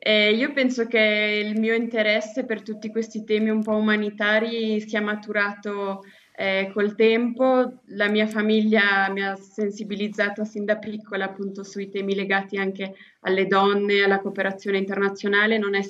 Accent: Tesserete, Ticino, Switzerland; ho 25 anni, sono di Tesserete

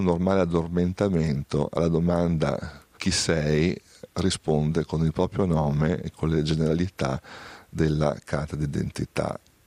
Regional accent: Padova, Veneto, Italy; Io che per esempio così vengo da Padova, dal Veneto

